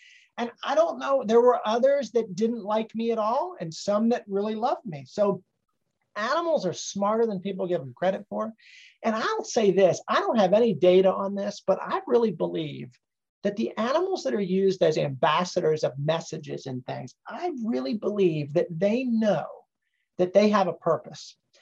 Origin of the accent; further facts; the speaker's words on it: Northeast, United States; You know, growing up in the Northeast, it was different than it is in the South.